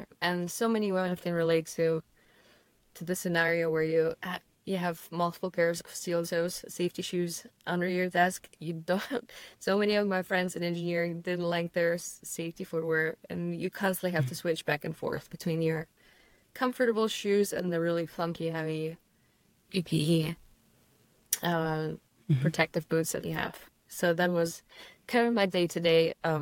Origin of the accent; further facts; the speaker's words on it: Kazakhstan; after growing up in Kazakhstan, I always had this drive to have a job that would allow me to be financially independent